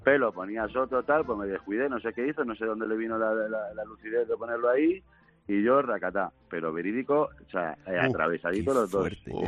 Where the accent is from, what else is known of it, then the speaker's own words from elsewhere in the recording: Segovia, Castile and León, Spain; now in Madrid, Spain; yo vivo en Madrid hace mucho tiempo ya, pero soy de Segovia.